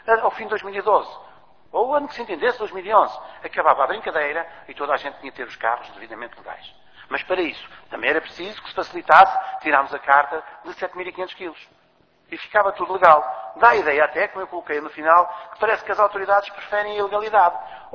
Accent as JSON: {"language": "Portuguese", "country": "Portugal", "said": "Mas como somos portugueses, no passado não havia grande controle"}